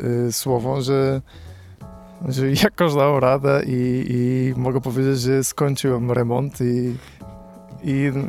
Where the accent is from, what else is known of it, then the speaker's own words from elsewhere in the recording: Portugal; moved away as an adult; now in Poland; Ja jestem z Portugalii … mieszkam w Polsce prawie 10 lat.